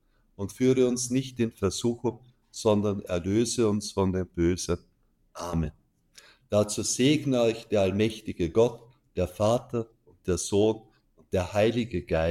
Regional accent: Austria; bei uns in Österreich

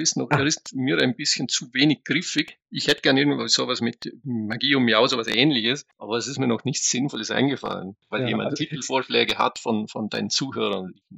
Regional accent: Austria; als Österreicher bin ich da vielleicht ein bisschen gebranntes Kind

